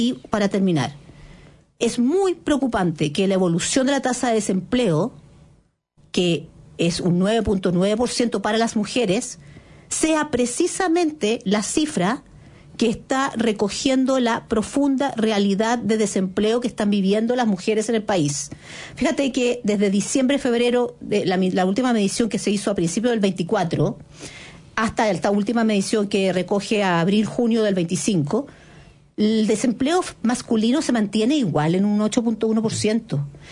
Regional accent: Chile; somos los chilenos los que estamos viviendo el desempleo

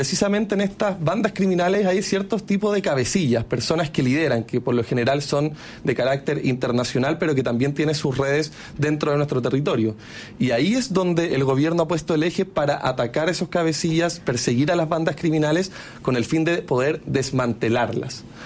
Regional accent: Chile; empezamos a preguntarnos como chileno, como política, como Estado de Chile

